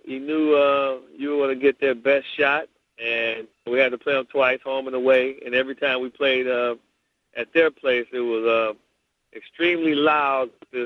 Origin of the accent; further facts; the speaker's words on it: Midwest, United States; So me growing up in the Midwest and playing in the Midwest